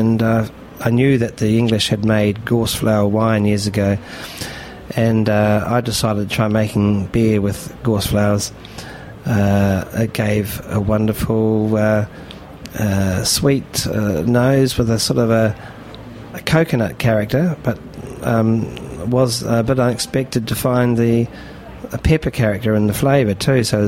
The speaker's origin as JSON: {"language": "English", "region": "Marlborough", "country": "New Zealand", "tie": "born or raised there", "said": "Marlborough is the province where my hometown is in the South Island."}